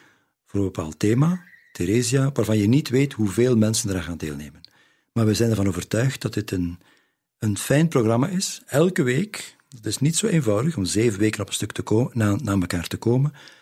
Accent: Halle, Flanders, Belgium; dus ik ben van Halle afkomstig

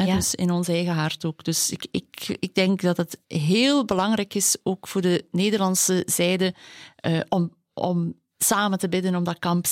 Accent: Flanders, Belgium; Maar wij kunnen zoveel leren als Vlamingen van de Franstaligen.

